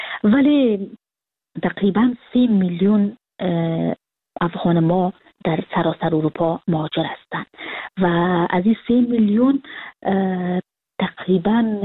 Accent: Kabul, Afghanistan; moved away as an adult; now in Frankfurt, Germany; من سال 2020 که فرداش 2021 بود کابل ترک کردم و اون روزی که سال نو تغییر میخورد من از ترکیه آمدم به فرانکفورت که یعنی 2021 بود.

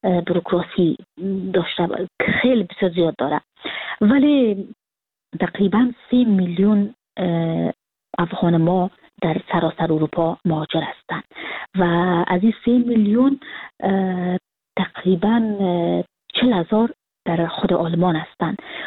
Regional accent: Kabul, Afghanistan; moved away as an adult; now in Frankfurt, Germany; من سال 2020 که فرداش 2021 بود کابل ترک کردم و اون روزی که سال نو تغییر میخورد من از ترکیه آمدم به فرانکفورت که یعنی 2021 بود.

